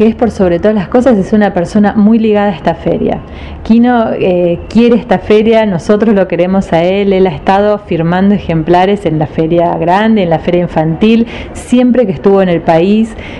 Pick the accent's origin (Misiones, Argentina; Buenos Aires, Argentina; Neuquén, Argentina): Buenos Aires, Argentina; y nos enseña a nosotros como porteños que, bueno, hay otras culturas